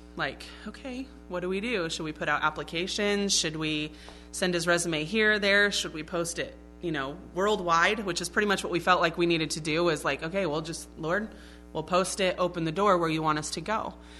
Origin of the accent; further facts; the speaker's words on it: Colorado, United States; also born or lived in Southern California; now in Maine, United States; I grew up in Colorado, where the sun shines more than any other place in the United States.